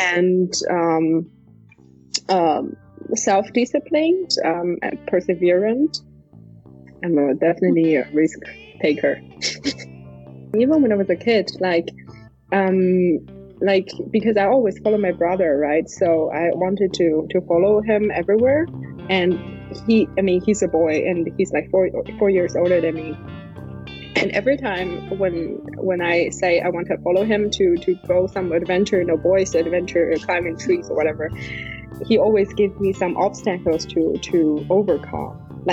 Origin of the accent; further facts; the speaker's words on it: Tibet, China; English is a second language; I'm from Tibet.